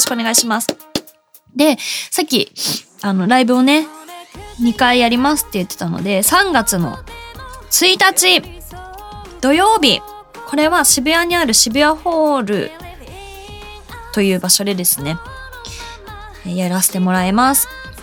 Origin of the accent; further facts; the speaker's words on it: Saitama, Japan; これ地元埼玉武蔵浦和